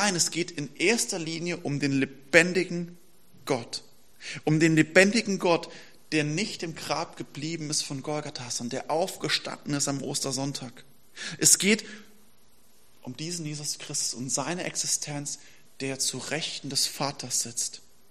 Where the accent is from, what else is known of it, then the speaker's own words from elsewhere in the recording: Saarland, Germany; und ich habe noch im Saarland gelebt, wo ich herkomme.